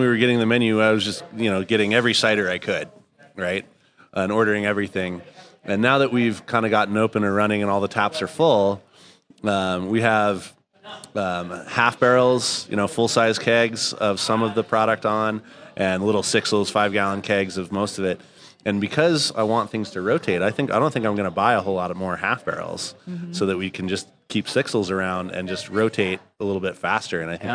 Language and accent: English; Utah, United States; I grew up not eating seafood. I'm from Utah. That was not my thing growing up.